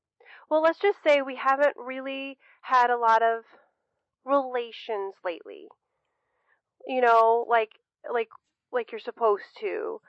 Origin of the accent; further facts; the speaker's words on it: Kansas, United States; I'm from Kansas.